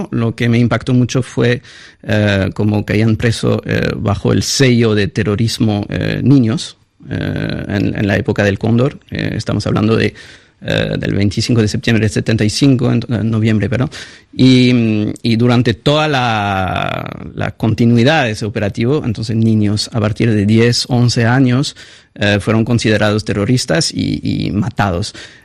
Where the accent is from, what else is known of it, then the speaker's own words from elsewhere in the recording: France; entonces como francés eso me impactó muchísimo